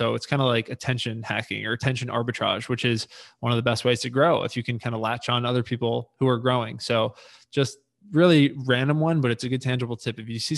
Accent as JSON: {"language": "English", "region": "New York", "country": "United States", "said": "we're both from New York originally, and then we both kind of did some migration during COVID"}